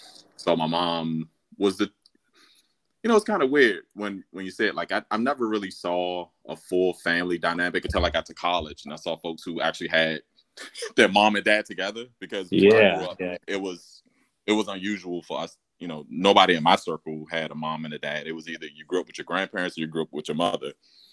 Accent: Washington, District of Columbia, United States; Born and raised in Washington, D.C.

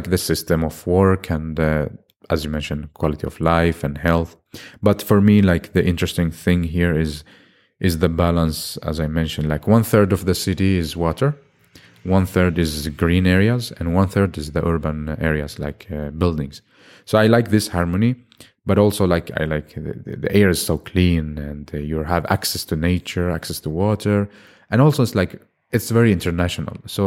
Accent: Baghdad, Baghdad Governorate, Iraq; now in Stockholm, Sweden; I was born in Baghdad in Iraq, 1993. And then I grew up there, and because of the war, we moved to different countries. And then my father decided that, okay, Sweden is the perfect place for us for the future. So we moved to Sweden, to Helsingborg, and I studied in Lund

